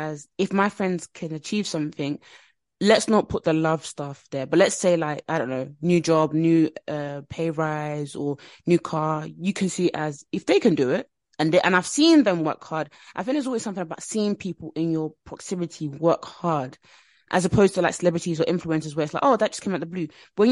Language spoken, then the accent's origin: English; Nigeria; But to me, me personally, I'm Nigerian as well.